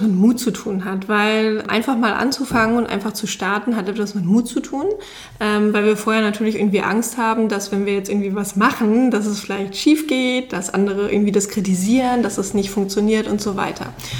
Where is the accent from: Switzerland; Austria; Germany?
Germany; East Germany; also ich komme ja aus dem Osten.